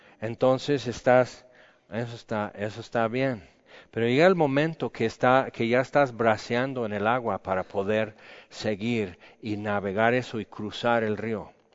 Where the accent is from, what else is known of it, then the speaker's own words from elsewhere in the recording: California, United States; now in Mexico; en el estado de California, de donde soy, en el Valle de San Joaquín, que es todo el largo del centro del estado, entre el mar y el desierto de Nevada.